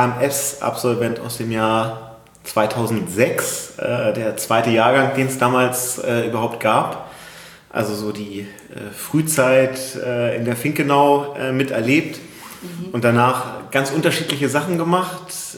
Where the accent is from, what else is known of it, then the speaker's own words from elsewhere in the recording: Hamburg, Germany; Ich komme aus Hamburg, genau.